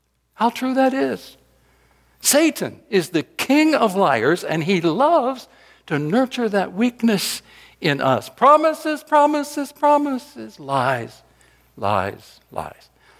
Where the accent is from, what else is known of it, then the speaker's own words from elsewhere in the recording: Rockingham, North Carolina, United States; That's the way it was where I grew up in Rockingham, North Carolina.